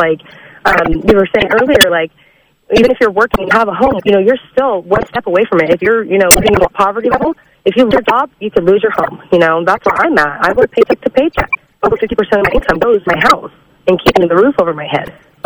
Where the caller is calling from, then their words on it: Chico, California, United States; I'm calling from Chico.